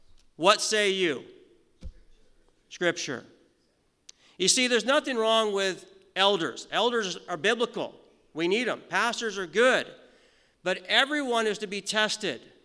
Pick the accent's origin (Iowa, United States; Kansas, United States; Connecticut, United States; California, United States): California, United States; moved away as an adult; also born or lived in Las Vegas; now in Canada; I grew up in the States, from Southern California, lived in Las Vegas, met my wonderful wife back over there, and I've lived in Canada since 2001, just giving a little update on that.